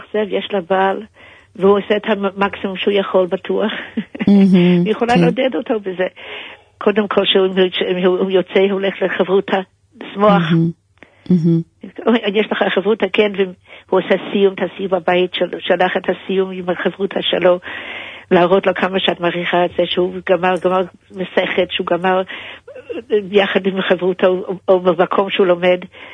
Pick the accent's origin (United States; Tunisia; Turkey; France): United States; now in Israel; אני באה מארצות הברית